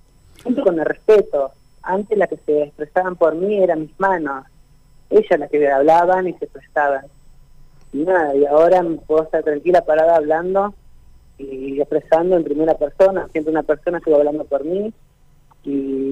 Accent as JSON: {"language": "Spanish", "region": "Neuquén", "country": "Argentina", "tie": "born or raised there", "said": "yo tengo 36 años, soy nacida y criada acá en Neuquén, capital"}